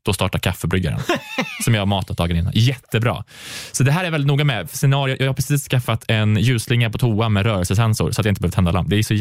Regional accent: Karlstad, Värmland, Sweden; Men i Karlstad där jag är ifrån, där spelade jag mycket teater.

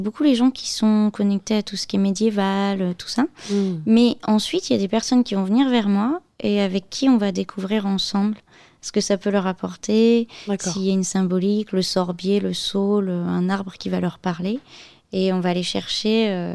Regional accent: Auvergne-Rhône-Alpes, France; En fait, je suis auvergnate, et donc l'Auvergne, c'est une terre celte avec tout le massif d'Armorique.

